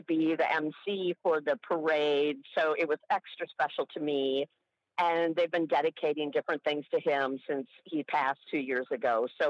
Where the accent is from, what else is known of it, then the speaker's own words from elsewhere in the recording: Leopolis, Wisconsin, United States; It's actually my hometown, Leopolis, Wisconsin. Teeny tiny town.